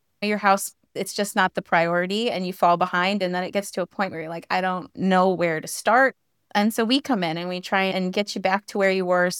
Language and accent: English; Illinois, United States; also born or lived in California; I'm originally from Illinois, but we came from California. We took a camper and we did a year traveling from California to North Carolina.